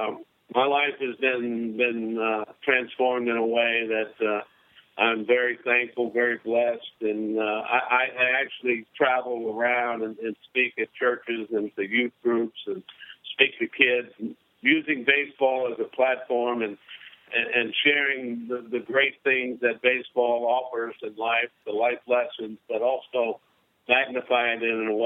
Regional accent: Biloxi, Mississippi, United States; I planted the seed to bring minor league baseball to my hometown of Biloxi.

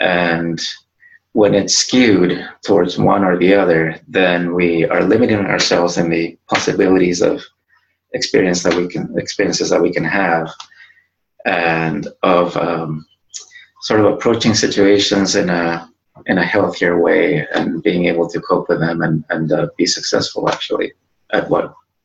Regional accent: East Coast, United States; also born or lived in Chile / Uruguay; I left Chile, then I lived in Uruguay for a while, and then still as a kid, I came to the U.S., to the East Coast, and that's where I grew up.

